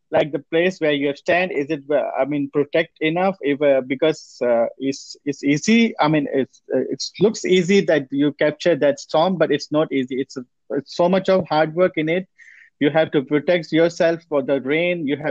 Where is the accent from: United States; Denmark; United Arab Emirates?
United Arab Emirates; Dubai; I was born and brought up in Dubai.